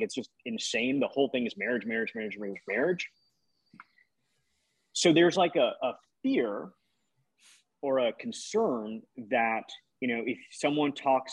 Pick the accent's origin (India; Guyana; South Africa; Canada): India; I wasn't born in America. I grew up mainly outside of America. I'm South Asian Indian.